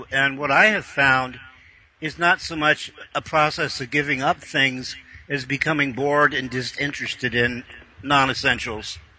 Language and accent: English; Ireland; Carl, we're Irish.